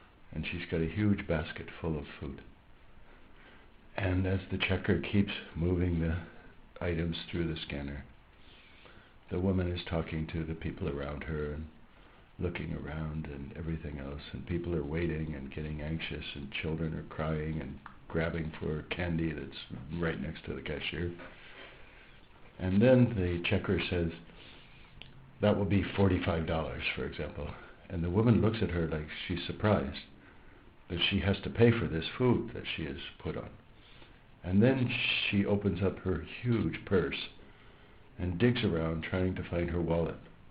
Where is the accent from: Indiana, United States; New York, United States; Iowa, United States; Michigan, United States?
Iowa, United States; born there; I was born in Iowa in the United States.